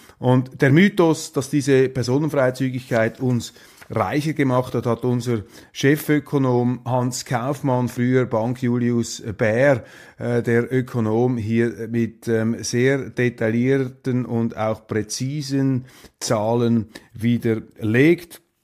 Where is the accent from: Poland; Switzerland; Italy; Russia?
Switzerland